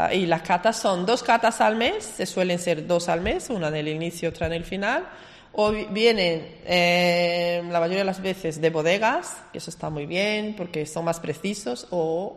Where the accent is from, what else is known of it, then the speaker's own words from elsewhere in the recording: Brazil; Y yo, como soy de Brasil, crecí mucho con esta cultura, ¿no?, de vinos argentinos.